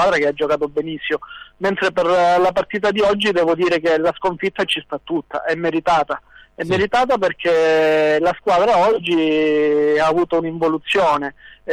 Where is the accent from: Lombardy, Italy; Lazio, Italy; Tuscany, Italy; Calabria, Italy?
Calabria, Italy; Gioia Tauro; visto che comunque siamo tutti di Gioia Tauro, ci conosciamo tutti, siamo amici